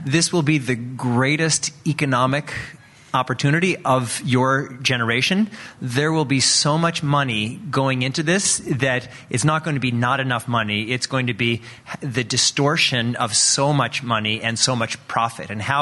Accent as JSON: {"language": "English", "region": "Missouri", "country": "United States", "said": "I'm from Missouri originally, so on behalf of everyone in middle USA, I totally agree with you."}